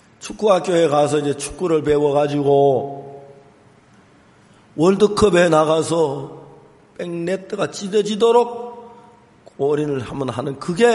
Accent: Hapcheon, South Gyeongsang, South Korea; 고향이 내려왔는데 고향이 경남 합천군 봉산면 반포리 가는 산골짝에 왔어요.

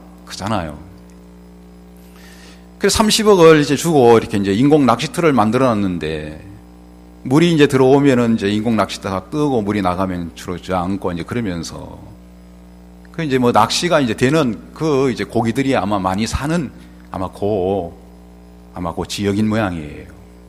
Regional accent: Beolgyo, South Jeolla, South Korea; 벌교는 꼬막도시인데 저 벌교에서 왔습니다.

